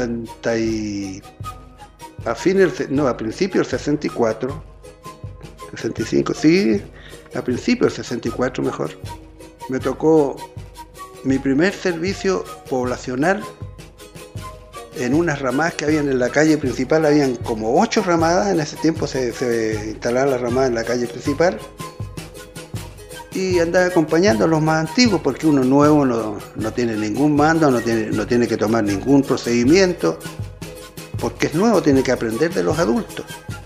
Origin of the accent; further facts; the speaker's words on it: Valdivia, Los Ríos, Chile; porque yo, como digo, me crié en Valdivia.